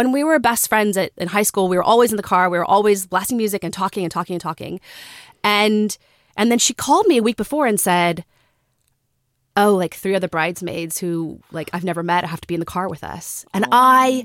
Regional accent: Texas, United States; her bachelorette party was going to be like in Santa Fe, and we're from Texas.

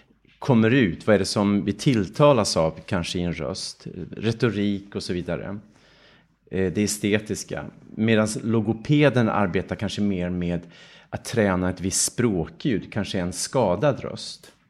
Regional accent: Sundborn, Dalarna County, Sweden; när jag växte upp i Sundborn i Dalarna, så var det väldigt mycket trädgård runt omkring mig.

